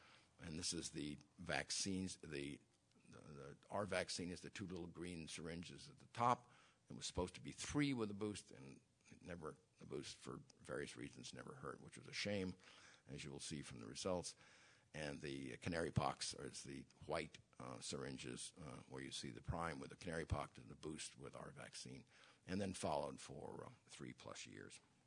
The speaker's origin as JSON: {"language": "English", "region": "California", "country": "United States", "tie": "born or raised there", "said": "I was raised in Marin County, and we have Marin County housewives talking about not vaccinating their children"}